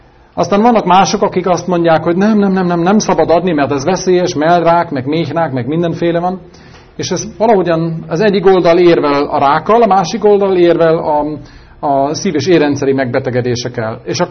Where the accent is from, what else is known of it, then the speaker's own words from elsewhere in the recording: Germany; Hungarian is a second language; Tehát én tulajdonképpen német vagyok, tehát echte német. 12 éve küzdök a magyar nyelvvel, és még a mai napig is vannak küzdelmeim